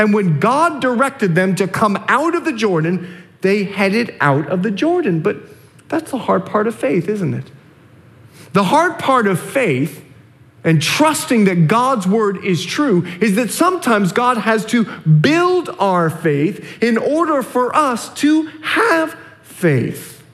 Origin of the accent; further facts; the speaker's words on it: Bahamas; now in United States; See, I grew up in the Bahamas, and the statistic in that nation is that one out of two homes do not have a father living in that nation.